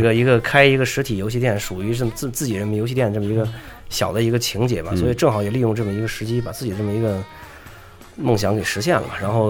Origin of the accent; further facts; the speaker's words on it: China; 我是从中国来的啊